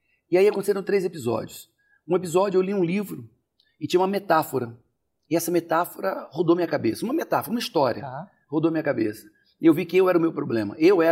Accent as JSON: {"language": "Portuguese", "region": "Rio de Janeiro", "country": "Brazil", "said": "Eu vim do Rio de Janeiro"}